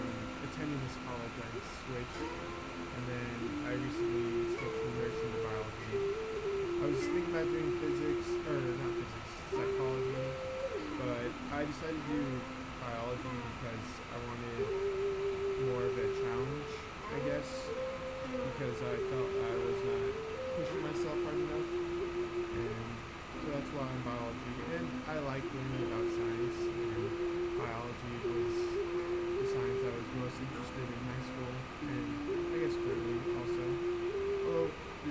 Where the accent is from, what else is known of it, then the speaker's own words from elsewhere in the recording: Altadena, California, United States; So, Altadena is where I grew up my entire life, and I had a good time growing up there.